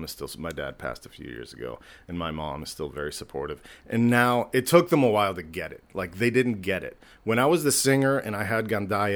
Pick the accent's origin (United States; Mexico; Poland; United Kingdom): Mexico; born or raised there